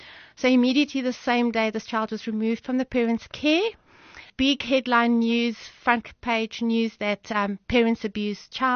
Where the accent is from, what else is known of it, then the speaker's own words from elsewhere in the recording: South Africa; So we are originally from the Vaal. We've got a Portuguese restaurant there, and I thought, what can we do to help?